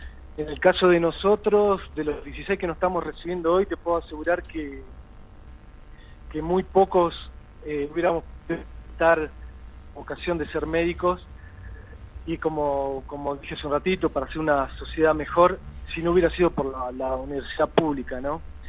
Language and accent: Spanish; Salta, Argentina; somos médicos salteños que conocemos, somos parte de la sociedad salteña